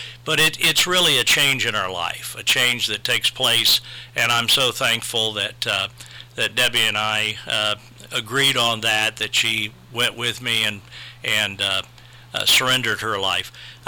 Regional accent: Marion, Ohio, United States; now in Marion, United States; Well, I grew up here in Marion, Ohio, and lived here until 1972, graduated from Harding High School, and then went to Arlington Baptist College in Arlington, Texas

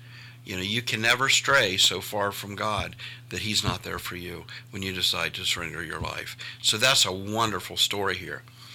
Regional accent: Hilliard, Ohio, United States; in the neighborhood surrounding me, I grew up in Hilliard

